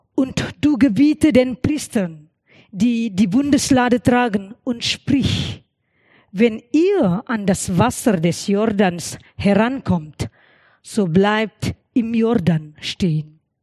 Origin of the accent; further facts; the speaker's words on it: Indonesia; German is a second language; now in Germany; in meiner Heimat in Indonesien haben wir keine Tische. Wir setzen auf Matten auf dem Boden.